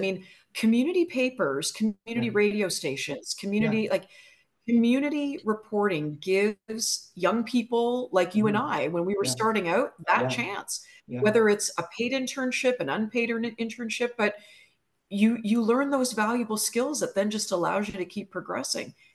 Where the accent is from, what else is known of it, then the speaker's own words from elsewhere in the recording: Hamilton, Ontario, Canada; I remember I'm from Hamilton